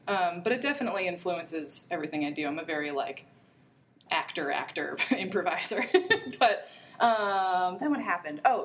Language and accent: English; Minnesota, United States; No, it's so I grew up in Minnesota. I loved theater from a really young age, and I became a professional actor in Minnesota when I was 11.